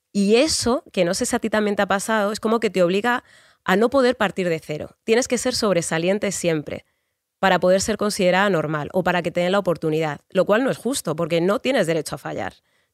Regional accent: Community of Madrid, Spain; accent: south Madrid; tengo acento del sur de Madrid

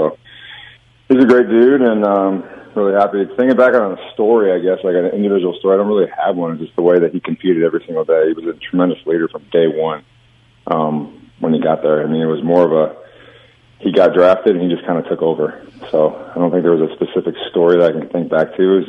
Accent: Michigan, United States; You know, I was from Central Michigan, and I think we got to play maybe that week during the Senior Bowl

